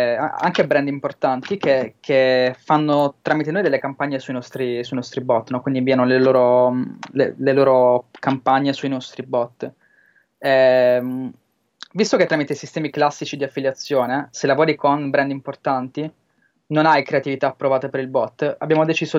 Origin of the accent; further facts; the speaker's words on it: Apulia, Italy; now in Bologna, Italy; io sono pugliese, no? Ma vivo a Bologna